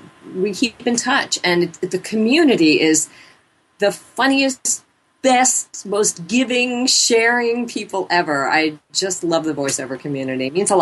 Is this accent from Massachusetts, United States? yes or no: no; New York, United States; also born or lived in Los Angeles; I've been in New York. I grew up in New York. I spent 4 years in L.A. and I loved it. And then I didn't love it. And I left.